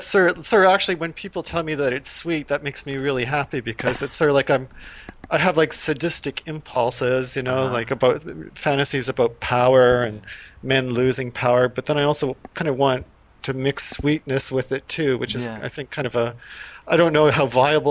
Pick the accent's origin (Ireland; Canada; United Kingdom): Canada; Edmonton, Alberta; moved away as an adult; now in United States; No, actually, I grew up in Edmonton, Canada.